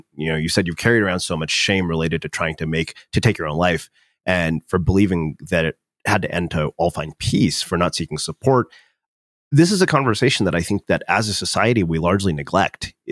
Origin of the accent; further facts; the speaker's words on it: India; I mean, I'm Indian; like, you would never get that message.